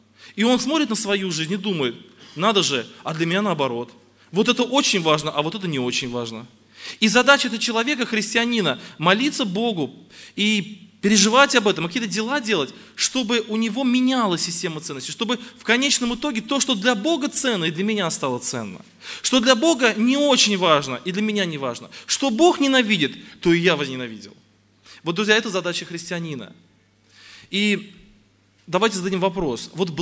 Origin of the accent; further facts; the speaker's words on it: Yeysk, Krasnodar Krai, Russia; я из Краснодарского края, город Ейск. Это на берегу Азовского моря, есть такой небольшой городок, очень хороший, кстати.